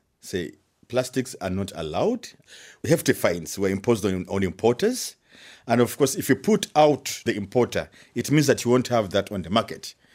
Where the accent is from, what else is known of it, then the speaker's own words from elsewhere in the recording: Kigali, Rwanda; I come from Kigali, the capital city of Rwanda.